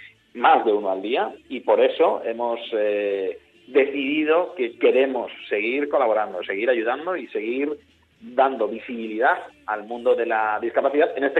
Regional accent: Valencian Community, Spain; Yo como valenciano y como fallero

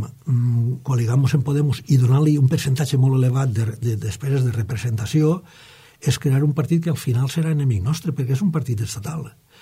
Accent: Gandia, Valencian Community, Spain; que jo soc de Gandia

